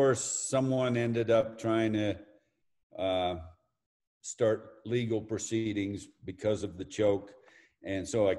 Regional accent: Marshall Islands; moved away as an adult; now in Los Angeles, United States; So that, you know, I grew up in the Marshall Islands.

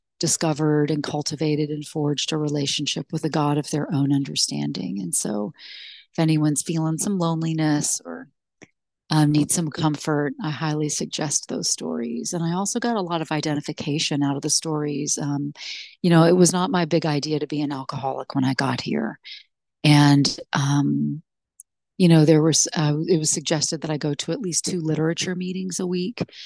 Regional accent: Kentucky, United States; And, you know, I'm from Kentucky. So I thought, oh, I just need to find a cute signature drink like bourbon, right?

